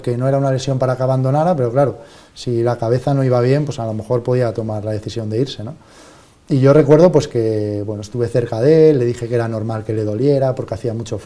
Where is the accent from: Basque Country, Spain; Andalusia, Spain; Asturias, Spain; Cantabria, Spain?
Asturias, Spain; Cangas de Narcea; que llegaba a mi pueblo, a Cangas de Narcea, al Alto del Acebo. Y es que la carrera pasaba por delante de mi casa